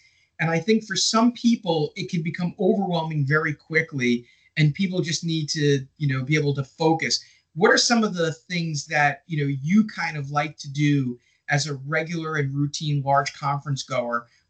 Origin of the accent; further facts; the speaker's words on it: New York City, New York, United States; I grew up in New York City, so crowds are not a thing.